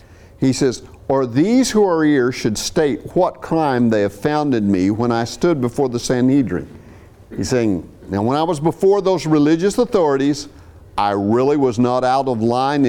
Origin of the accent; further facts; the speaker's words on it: Missouri, United States; And growing up in Southwest Missouri, we used to say, you know, you either die and go to heaven or you go to Arkansas.